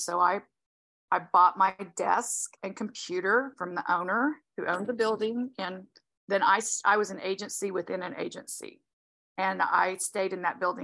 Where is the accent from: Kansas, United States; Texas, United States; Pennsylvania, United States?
Kansas, United States; Well, I was raised in Kansas and graduated from Kansas State in 1985.